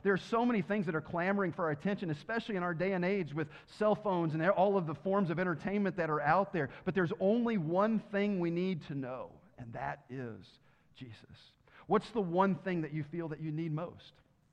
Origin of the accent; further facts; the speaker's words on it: Tennessee, United States; I'm from Tennessee. That's probably where it came from. The education system wasn't very good down there.